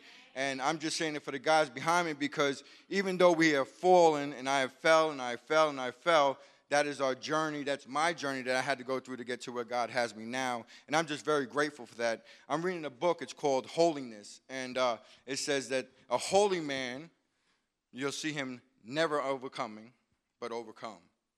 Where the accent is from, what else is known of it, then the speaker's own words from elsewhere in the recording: Long Island, New York, United States; Good morning, church. … I'm from Long Island. 44 years old.